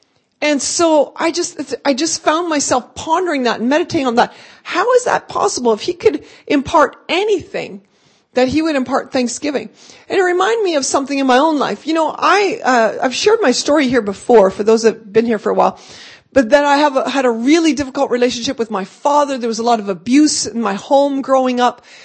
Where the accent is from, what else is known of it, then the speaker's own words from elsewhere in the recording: Canada; born there; I have a Dutch heritage. I was born in Canada. My parents were born in Holland.